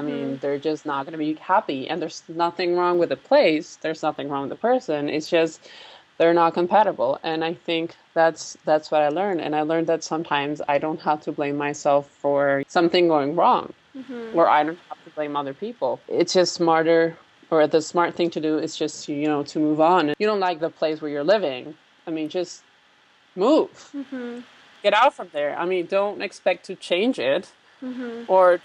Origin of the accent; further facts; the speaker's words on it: Asunción, Paraguay; moved away as an adult; now in United States; I was born in Paraguay in 1988 in Asunción, which is Paraguay's capital city. And I lived there my whole life until I moved to the U.S. about almost 2 years ago to get a master's degree.